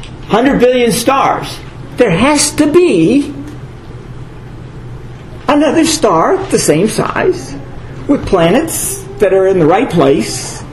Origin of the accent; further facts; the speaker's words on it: Los Angeles, California, United States; And so as this young lad growing up in Los Angeles, peering at the stars, God was speaking to me through his creation.